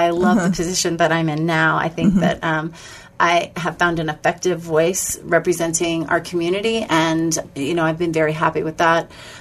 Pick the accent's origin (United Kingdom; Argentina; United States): United States; Greeley, Colorado; moved away; also born or lived in Pennsylvania; Well, originally I was from Pennsylvania. We moved to Colorado when I was about 7 years old. My parents both worked for the university in Greeley.